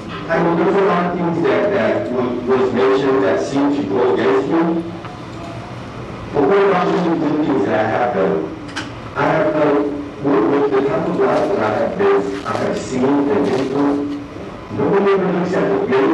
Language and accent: English; Phoenix, Arizona, United States; Even before that, I'm from Phoenix originally